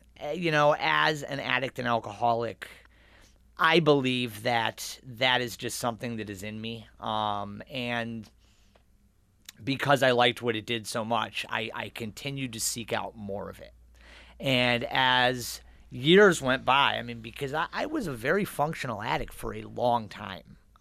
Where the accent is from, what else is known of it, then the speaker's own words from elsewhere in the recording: Pittsburgh, Pennsylvania, United States; now in Rochester, United States; I grew up in Pittsburgh. Lived there my whole life.